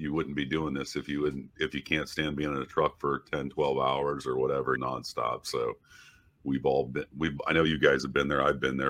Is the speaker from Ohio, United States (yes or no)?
yes; Ohio, United States; Yeah, I'm from Ohio.